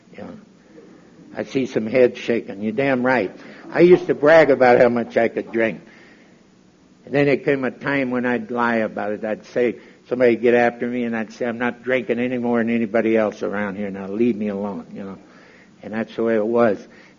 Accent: Arkansas, United States; also born or lived in Texas; But I was born in Texas. My father got killed and shipped me off to Arkansas to live on a farm with my grandmother. Right out of Hot Springs

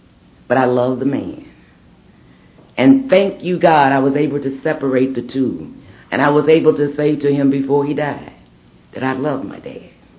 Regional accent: Jackson, Mississippi, United States; But at that time, I grew up in Jackson, Mississippi. All you know is that your dad drinks.

